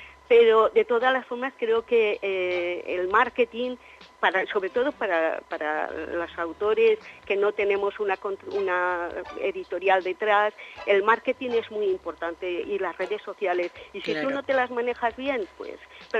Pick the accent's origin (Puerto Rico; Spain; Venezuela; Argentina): Spain; como muchos españoles